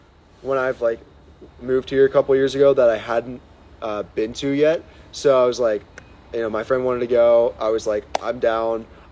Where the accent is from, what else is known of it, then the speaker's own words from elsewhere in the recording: Pittsburgh, Pennsylvania, United States; I'm from Pittsburgh. And so we had like the Pittsburgh Penguins come from, you know, obviously Pittsburgh for a hockey game.